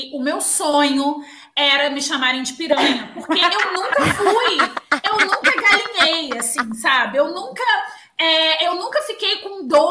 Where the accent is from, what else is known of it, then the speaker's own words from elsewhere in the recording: Volta Redonda, Rio de Janeiro, Brazil; porque eu sou de Volta Redonda